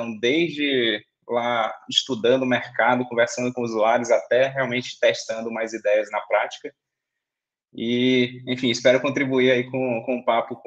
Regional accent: Manaus, Amazonas, Brazil; now in São Paulo, Brazil; eu sou de Manaus, Amazonas, mas moro aqui em São Paulo faz uns 8 anos, mais ou menos.

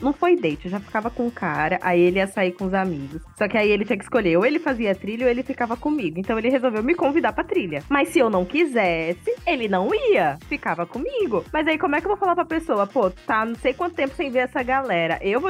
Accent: São Paulo, Brazil; São Paulo.

